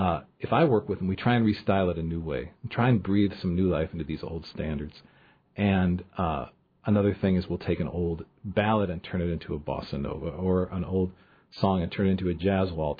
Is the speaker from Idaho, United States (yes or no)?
no; Juneau, Alaska, United States; I'm from Juneau, and, you know, my motto is bloom while you're planted.